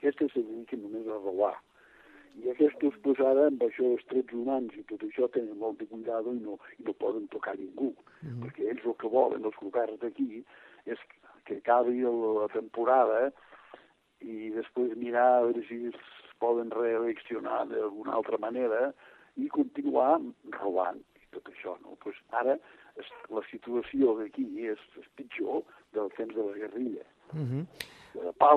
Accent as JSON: {"language": "Catalan", "town": "Falset", "region": "Catalonia", "country": "Spain", "said": "jo soc de Falset"}